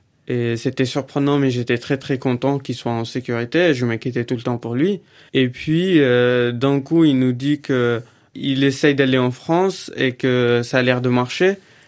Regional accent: Daraa, Daraa Governorate, Syria; born there; la première manifestation a lieu le 18 mars dans ma ville natale, à Dera.

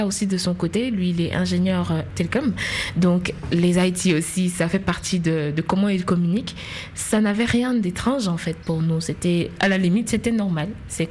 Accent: Yamoussoukro, Côte d’Ivoire; now in Dakar, Senegal; Je viens de la Côte d'Ivoire.

